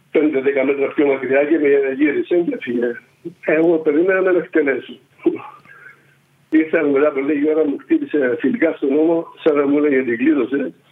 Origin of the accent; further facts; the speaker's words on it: Nicosia, Nicosia District, Cyprus; με ρώταγαν τι είσαι στρατιώτης, από πού είσαι, από Λευκοσία